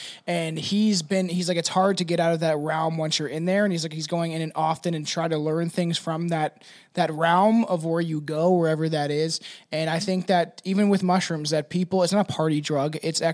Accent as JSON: {"language": "English", "region": "Ontario", "country": "Canada", "said": "I'm unfortunately from Canada, so they're actually about an hour and a half away from Toronto."}